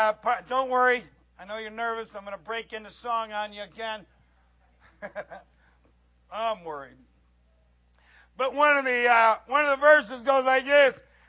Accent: Midwest, United States; Now, I grew up in the Lord, back in the Midwest, in the camp meetings and the preaching

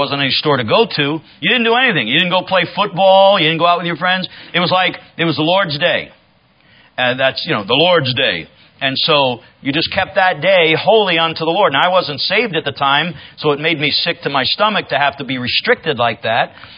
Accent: Ohio, United States; And so we moved away. I grew up in Ohio, kind of like, rural Ohio.

